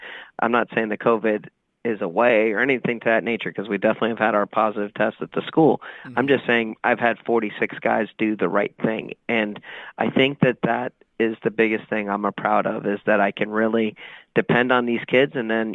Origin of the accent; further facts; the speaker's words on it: the South, United States; I'm from the South, and so I have a Southern mentality when it comes to playing the game of baseball